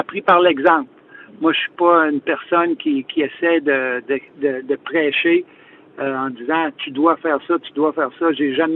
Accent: Quebec, Canada; même si on est Québécois, on peut se battre avec les meilleurs au monde

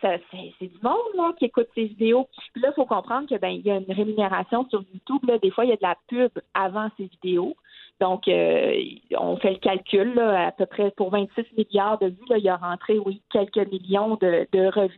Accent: Quebec, Canada; c'est ma business, oui, de Montréal, mais certainement que j'ai grandi en Outaouais.

